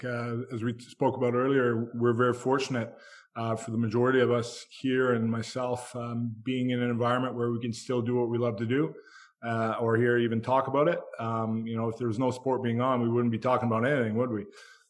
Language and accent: English; Canada; I'm French Canadian, so. Yeah, I definitely have a soft spot for France. My father's English, so you know, I was very lucky to be born in Canada.